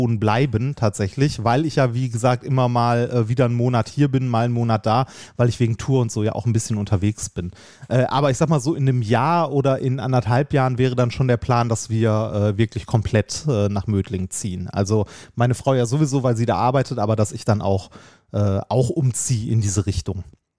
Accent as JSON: {"language": "German", "town": "Essen", "region": "North Rhine-Westphalia", "country": "Germany", "tie": "born there", "said": "ich bin in Essen geboren worden."}